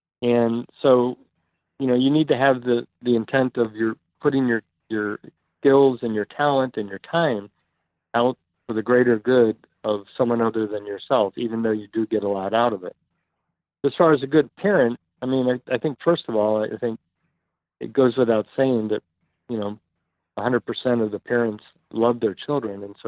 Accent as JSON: {"language": "English", "region": "Florida", "country": "United States", "tie": "born or raised there", "said": "I grew up in Florida."}